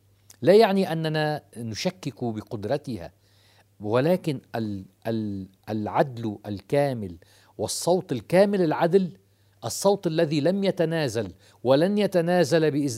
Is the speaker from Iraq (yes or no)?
no; Lebanon; حتى عندنا في لبنان عرضت الكهرباء وعرضت